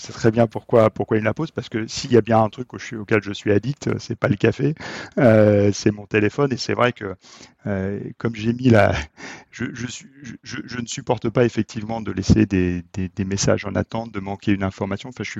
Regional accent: Auvergne-Rhône-Alpes, France; Je viens de Haute-Savoie. J'aime bien mes montagnes

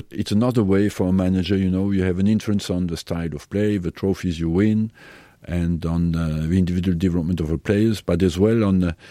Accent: Grand Est, France; I come from Alsace, you know, with German influence.

